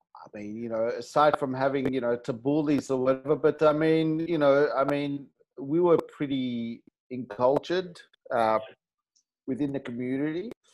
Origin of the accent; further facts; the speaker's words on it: Melbourne, Victoria, Australia; moved away as an adult; now in Dubai, United Arab Emirates; born and raised in Australia, Melbourne, Lebanese background.